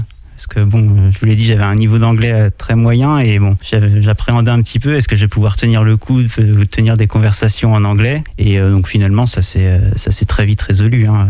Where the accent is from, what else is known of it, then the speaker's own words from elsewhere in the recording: France; En tant que Français, on a vraiment un pouvoir d'achat énorme en Roumanie.